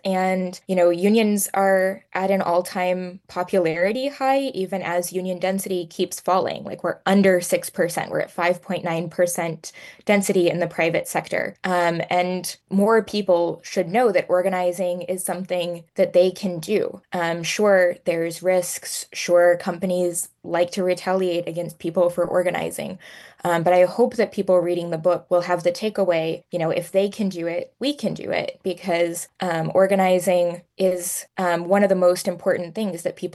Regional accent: Texas, United States; also born or lived in the South; Well, I'm originally from Texas. I grew up mostly in the South, and I was homeschooled

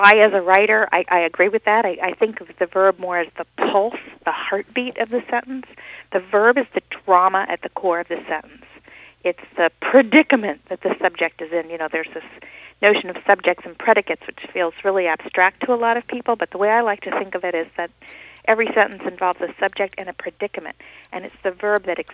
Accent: Hawaii, United States; because I grew up in Hawaii speaking pidgin English, which is our name for Hawaiian Creole.

